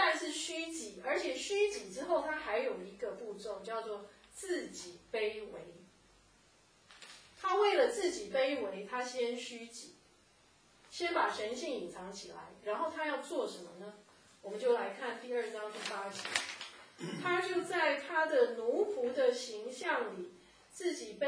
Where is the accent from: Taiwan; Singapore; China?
China; 所以我们是中国人哈，我们很容易把